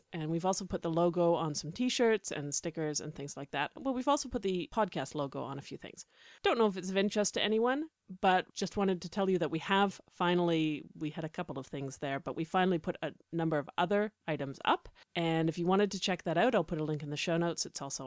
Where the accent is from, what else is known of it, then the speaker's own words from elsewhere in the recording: Canada; We, as all Canadians know, will claim anyone who has stood on Canadian soil for more than 5 minutes as a Canadian